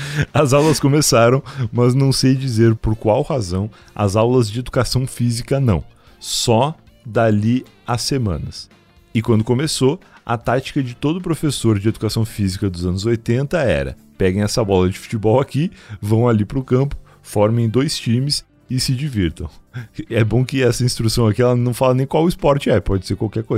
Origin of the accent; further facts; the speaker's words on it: Rio Grande, Rio Grande do Sul, Brazil; É, e pelo menos em Rio Grande, né, onde eu cresci.